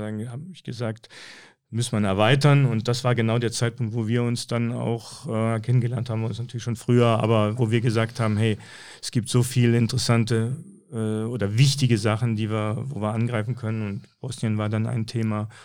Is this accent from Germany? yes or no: yes; Berlin, Germany; also born or lived in Franconia / Stuttgart; now in Aachen, Germany; Ich bin in der Nähe von Nürnberg geboren in Franken und dann in Berlin aufgewachsen. Von Berlin wieder zurück nach Franken, nach Stuttgart und dann seit 75 in Aachen